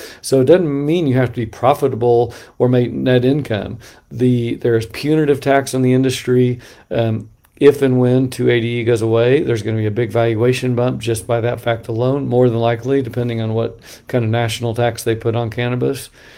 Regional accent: Bend, Oregon, United States; so I think in my hometown, Bend, Oregon, guy Joe's got a little, he's got his truck, and he's all of a sudden a delivery company

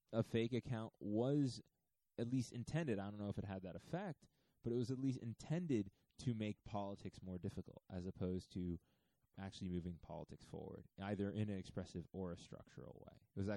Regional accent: Virginia, United States; recent female candidates that have won in my home state of Virginia

